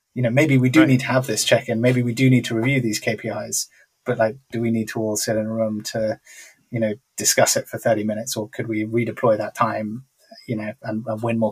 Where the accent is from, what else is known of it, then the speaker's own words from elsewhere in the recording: United Kingdom; now in Stockholm, Sweden; I'm based in Love Stockholm, it. But I'm British by background, right? I spent most of my career working in London.